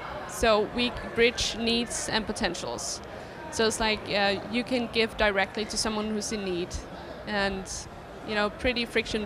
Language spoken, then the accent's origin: English; Copenhagen, Capital Region of Denmark, Denmark; English is a second language; Yeah, I came from Copenhagen, Denmark.